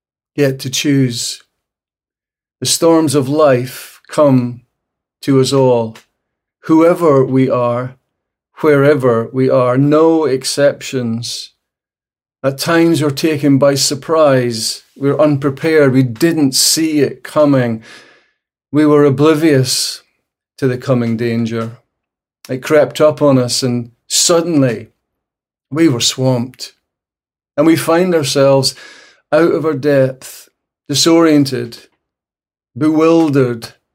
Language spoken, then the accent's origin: English; Scotland, United Kingdom; And as a Scotsman, I really appreciate that.